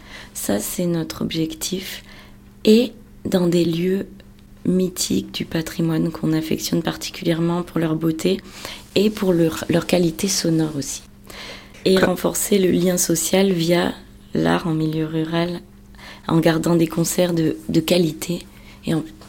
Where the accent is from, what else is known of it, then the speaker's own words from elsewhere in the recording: Auvergne-Rhône-Alpes, France; moved away; also born or lived in Paris / Switzerland / Belgium; pour revenir dans ma région natale en 2020, Ardèche, que j'affectionne.